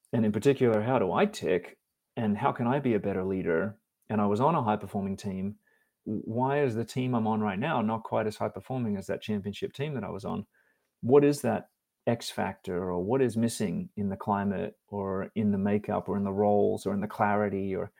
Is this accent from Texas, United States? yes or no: yes; Texas, United States; born there; Ironically, I was born in Texas.